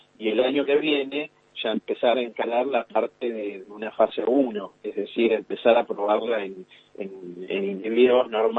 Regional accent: La Plata, Buenos Aires Province, Argentina; Yo soy de La Plata y estudié acá, en la Facultad de Bioquímica, en la Facultad de Ciencias Exactas, sí.

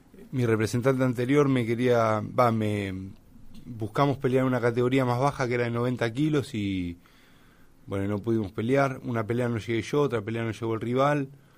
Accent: Dolores, Buenos Aires Province, Argentina; moved away as an adult; Tenía que venirme, teníamos que emigrar de Dolores, que es una ciudad chica, teníamos que emigrar a un lugar grande

